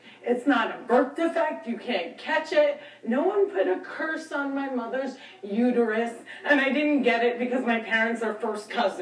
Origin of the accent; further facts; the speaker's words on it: New Jersey, United States; And I'm from Jersey, and we are really concerned with being chic.